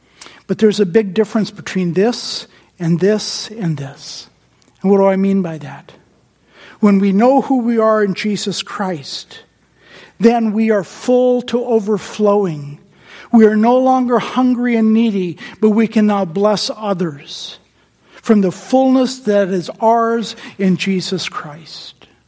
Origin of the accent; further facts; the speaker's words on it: Pakistan; I grew up in Pakistan, and in Pakistan, most of the people who are born poor in Pakistan, 99% of those people will die in that same poverty.